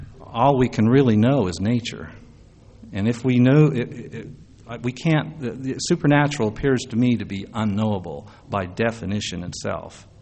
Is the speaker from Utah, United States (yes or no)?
yes; Utah, United States; I was born and raised in Utah.